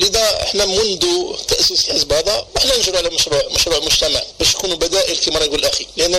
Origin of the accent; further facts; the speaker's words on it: Oran, Oran Province, Algeria; احنا ولاد وهران ونعرف المشاكل اللي يعيشها مواطن وهران،